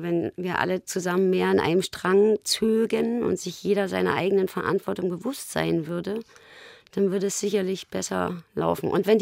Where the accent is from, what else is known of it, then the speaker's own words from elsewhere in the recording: Jena, Thuringia, Germany; now in Berlin, Germany; die Beziehung damals zu einem Mann in meiner Heimatstadt Jena war und ich hier in Berlin gewohnt habe